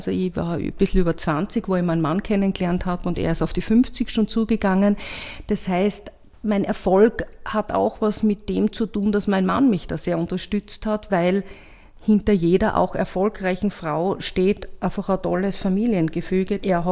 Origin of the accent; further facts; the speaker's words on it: Graz, Styria, Austria; Also ich bin in Gösting aufgewachsen und wir sind dann nach Eckenberg gezogen.